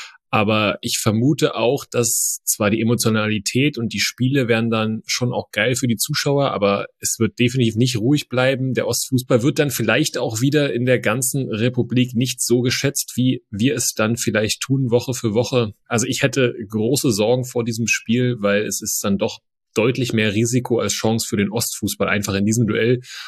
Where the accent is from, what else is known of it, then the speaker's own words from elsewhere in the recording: Saxony, Germany; born there; Der gebürtige Sachse